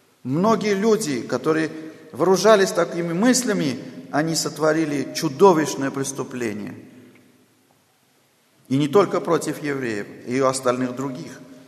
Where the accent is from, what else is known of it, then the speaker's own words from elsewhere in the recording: Armenia; но я армянин, я язычник по происхождению, да, христианин, но я не израильтянин